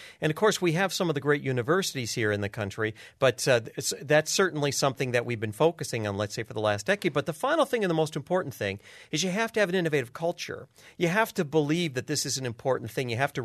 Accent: Kalamazoo, Michigan, United States; I think I grew up in the state of Michigan. I grew up in Kalamazoo. I'm one of the few professors here that actually is from the state.

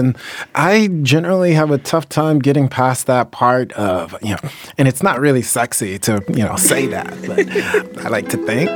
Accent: North Carolina, United States; it harkened back to the environment in which I was raised in North Carolina

